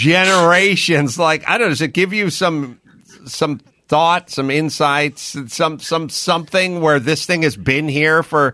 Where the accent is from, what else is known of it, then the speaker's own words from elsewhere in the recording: San Fernando Valley, California, United States; I'm from the San Fernando Valley.